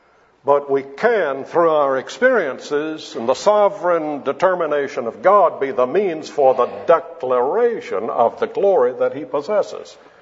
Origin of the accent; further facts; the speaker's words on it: Birmingham, Alabama, United States; also born or lived in Charleston, United States; I grew up in the First Presbyterian Church in Birmingham, Alabama, and then later on in the First Presbyterian Church in Charleston, South Carolina.